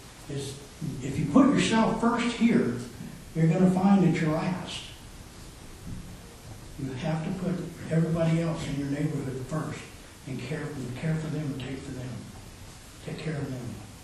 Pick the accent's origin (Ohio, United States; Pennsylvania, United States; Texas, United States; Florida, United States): Florida, United States; also born or lived in Arizona; I grew up in Florida, I lived in Arizona, I've been to Scotland, been to South America, places like that, you know.